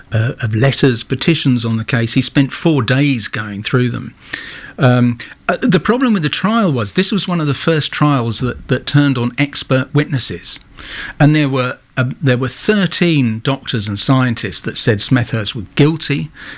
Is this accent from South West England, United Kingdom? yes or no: no; Ealing, London, United Kingdom; I was brought up in Ealing, where the murderer was arrested.